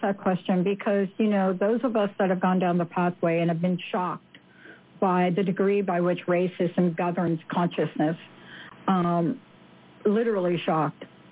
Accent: Bronx, New York, United States; I am a kid that grew up in the projects in the Bronx.

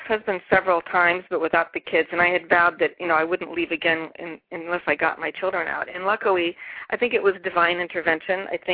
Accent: United States; I'm home. I'm an American.

